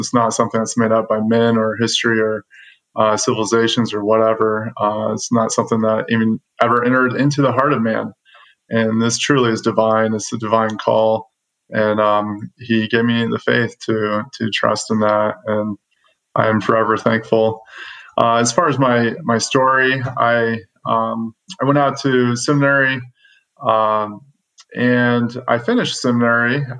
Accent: Nebraska, United States; I was at the University of Nebraska, where I'm from Nebraska

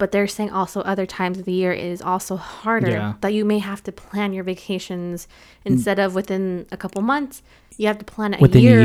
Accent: Texas, United States; We're Texas. Right. We're from Texas. Of course, we love barbecue.

